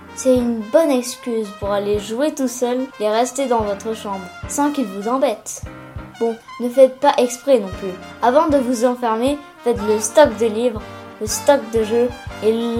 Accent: Faroe Islands

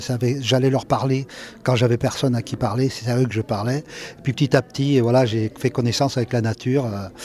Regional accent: Auvergne-Rhône-Alpes, France; Le rapport que j'ai eu aux plantes, c'est quand j'étais petit, j'étais dans le Puy de Dôme, Auvergne.

